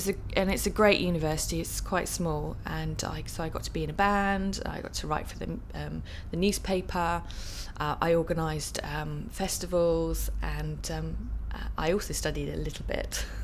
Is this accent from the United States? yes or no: no; London, United Kingdom; I am 36 and I come from London, South London.